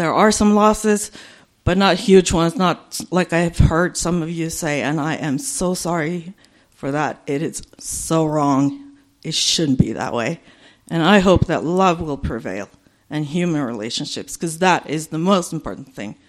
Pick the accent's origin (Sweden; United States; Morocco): Sweden; I want to continue on the Swedish theme. I come from Sweden originally.